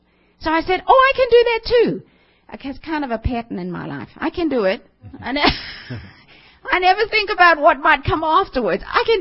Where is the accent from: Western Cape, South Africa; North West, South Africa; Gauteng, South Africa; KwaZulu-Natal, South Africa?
Gauteng, South Africa; As you can hear from my accent, I'm definitely a southerner, but I'm way bigger southern than the rest of you. I come from the bottom end of Africa, from a very small little corn town in southeast of Johannesburg, on the Gold Reef, the East Gold Reef.